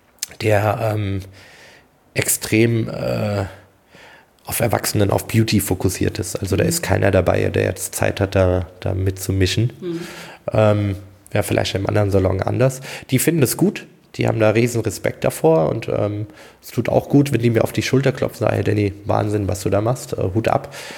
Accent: Regensburg, Bavaria, Germany; Und ich komme aus Regensburg.

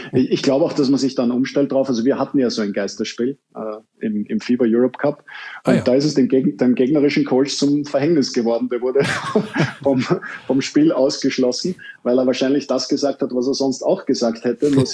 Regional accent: Vienna, Austria; ich als Wiener hatte aus dem ehemaligen Jugoslawien eine Menge Spieler in den ganzen Nachwuchsteams

